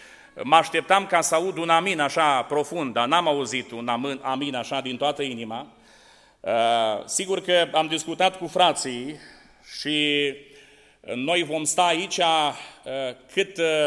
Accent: Suceava, Suceava County, Romania; venim din Suceava și de acolo vă aducem salutări sfinte

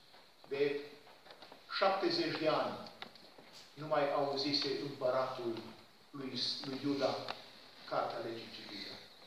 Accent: Cluj-Napoca, Cluj County, Romania; Nu la Cluj, sunt din Cluj, am făcut armata la Oradea.

